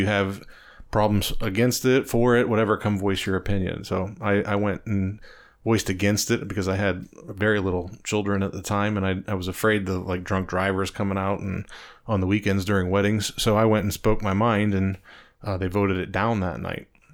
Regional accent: Boardman, Ohio, United States; also born or lived in Columbiana; I grew up in Boardman. I was born in Columbiana, but my parents moved to Boardman in the early 80s, like 1981 maybe. So I spent all of my high school years, everything in Boardman, and then moved back down to Columbiana.

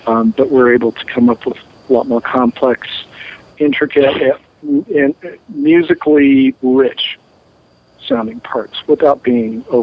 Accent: Massachusetts, United States; No, I grew up in Western Massachusetts. When I moved out to Boston, I was treated like a foreigner out there.

